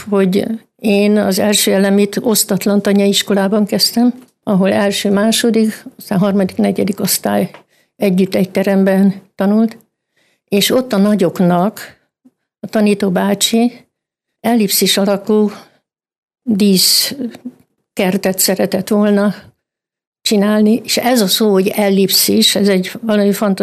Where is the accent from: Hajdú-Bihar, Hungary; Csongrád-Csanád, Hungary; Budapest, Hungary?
Csongrád-Csanád, Hungary; Hódmezővásárhely; born there; Igen, Hódmezővásárhelyen 1931. augusztus 9-én szüleim földműves emberek, 4 holdfölddel, 3 voltunk testvérek, lányok.